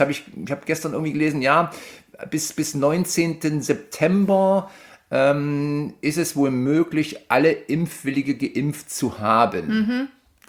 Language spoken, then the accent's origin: German; Thuringia, Germany; jetzt sind wir als Thüringer noch besonders, Entschuldigung am Arsch, weil wir 128 Inzidenz haben, das einzige Bundesland weit über 100.